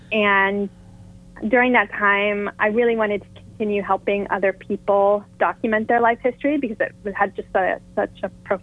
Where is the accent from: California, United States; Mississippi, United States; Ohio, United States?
Ohio, United States; Cincinnati; I'm originally from Cincinnati, Ohio.